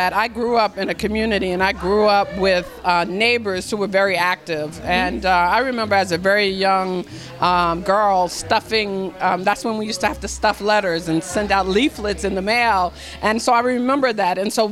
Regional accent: New York, United States; it was just like yes, really exciting growing up in New York.

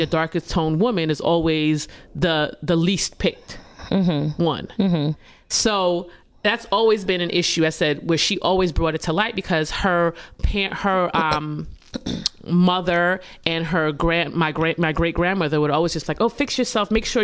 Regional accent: Guyana; I'm from the Guyana, and colorism was really rampant within, you know, our culture.

